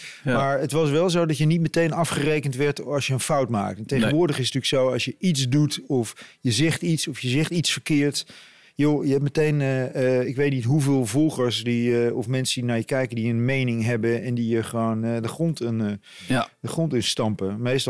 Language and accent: Dutch; Apeldoorn, Gelderland, Netherlands; Weet je, ik kom uit Apeldoorn